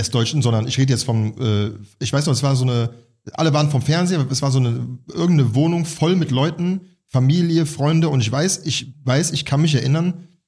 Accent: Düsseldorf, North Rhine-Westphalia, Germany; now in Berlin, Germany; ich bin da 13 Jahre hier, aber ich fühle mich hier nicht zu Hause so. Also mein Zuhause, meine Heimat ist Düsseldorf.

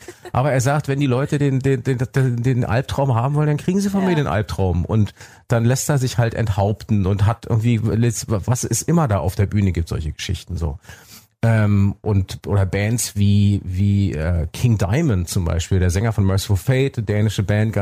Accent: East Germany, Germany; ich komme ja aus der DDR, also war mit Informationen sowieso ein bisschen schwierig

